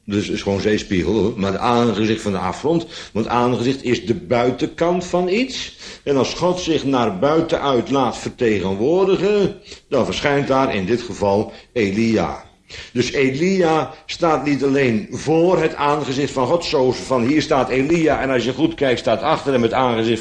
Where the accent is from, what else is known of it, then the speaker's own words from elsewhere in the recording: Bodegraven, South Holland, Netherlands; born there; Ik ben geboren in Bodegraven.